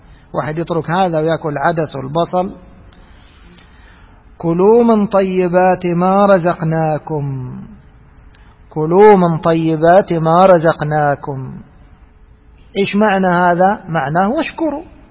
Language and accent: Arabic; Egypt; هي موجود هذا مشهور عندنا في مصر طائر السماني